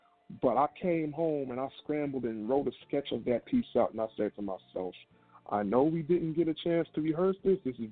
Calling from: Brooklyn, New York, United States; I am calling from Brooklyn, New York.

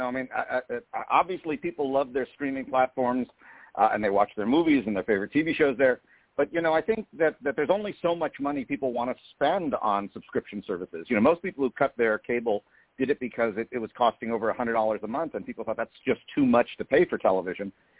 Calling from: Los Angeles, California, United States; I'm at the Electric Entertainment offices in Los Angeles, California.

